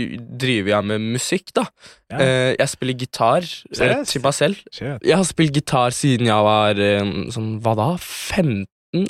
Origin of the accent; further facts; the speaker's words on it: Turkey; Norwegian is a second language; now in Norway; jeg jo fra Tyrkia, jeg vokste opp i Tyrkia.